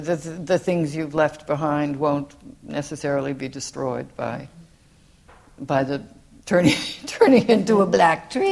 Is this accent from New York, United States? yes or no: no; California, United States; because I'm from California, and California, it's comforting to live in the East, weirdly, if you're from California